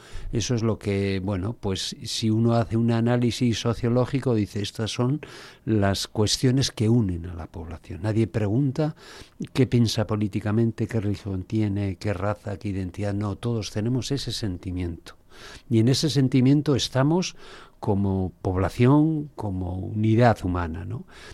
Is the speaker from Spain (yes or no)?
yes; Algorta, Basque Country, Spain; yo que soy de Algorta tengo suerte.